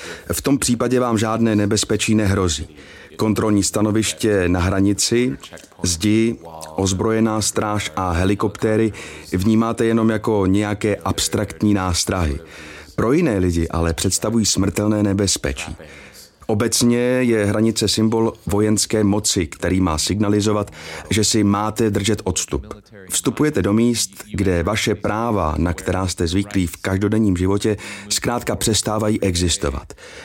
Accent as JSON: {"language": "Czech", "country": "United States", "second_language": "Czech", "moved": "as an adult", "said": "a tak jsem se přesunul do Washingtonu, úplně na druhou stranu Spojených států, než odkud pocházím."}